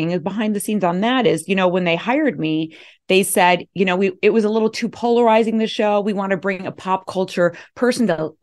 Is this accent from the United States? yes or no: yes; Chicago, Illinois, United States; I have like, you know, trauma being an Irish Catholic right. family from Chicago.